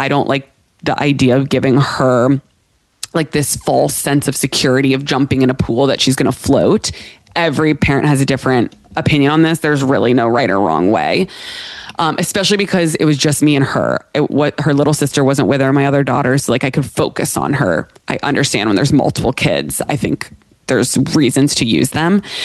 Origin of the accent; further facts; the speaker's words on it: Pennsylvania, United States; This past weekend, I flew to Pittsburgh. That's where my parents still live. That's like my hometown outside of Pittsburgh.